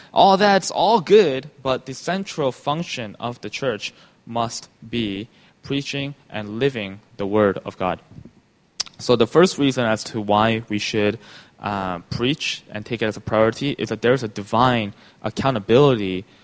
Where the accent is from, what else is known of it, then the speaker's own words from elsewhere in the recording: Canada; You know, growing up in Canada